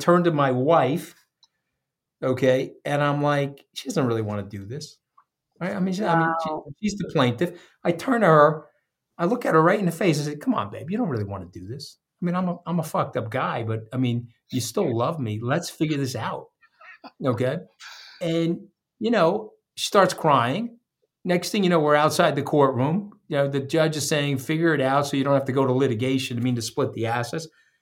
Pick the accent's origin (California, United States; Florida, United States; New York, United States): New York, United States; I'm a blue-collar kid. I grew up on Long Island with no money.